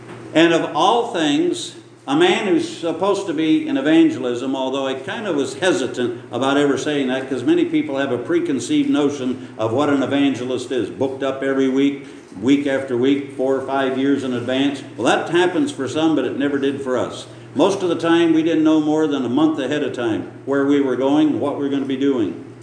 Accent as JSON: {"language": "English", "town": "Edinburgh", "region": "Pennsylvania", "country": "United States", "tie": "born or raised there", "said": "northwestern Pennsylvania, a place called Edinburgh. I wasn't a Baptist then, so that's all right. I grew up in the Christian Missionary Alliance Church"}